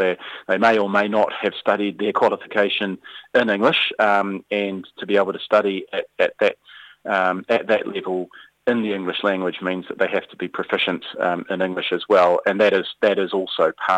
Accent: Palmerston North, Manawatū-Whanganui, New Zealand; And certainly I come from Palmerston North. We're a refugee resettlement centre.

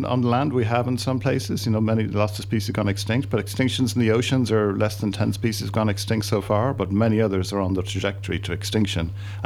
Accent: Ireland; now in New Zealand; I'm originally from Ireland. We're all New Zealanders.

